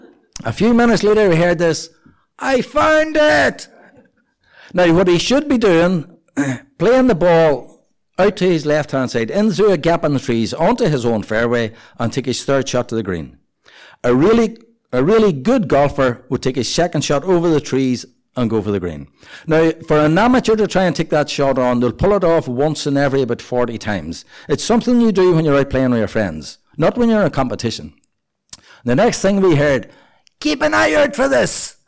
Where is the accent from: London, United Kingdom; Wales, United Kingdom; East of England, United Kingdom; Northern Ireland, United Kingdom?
Northern Ireland, United Kingdom; being Irish, I started chatting to them. I told them I was over from Northern Ireland visiting my brother.